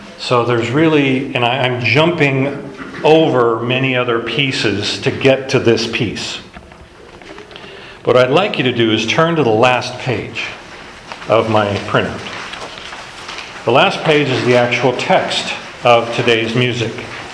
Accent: United States; We're so American. We're so culturally wired to look for the good stuff.

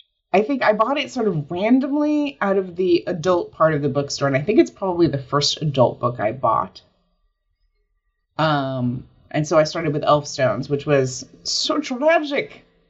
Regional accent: New Jersey, United States; Okay, I grew up on the Jersey Shore, back before that had any particular significance. about 5 miles from the beach. And so it's close to Asbury Park.

